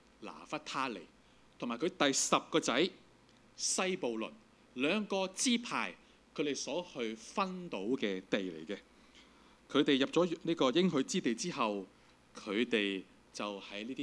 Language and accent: Chinese; Hong Kong; 其实我们香港人不陌生这件事啊。我们香港这个地方为什么这么繁华呢？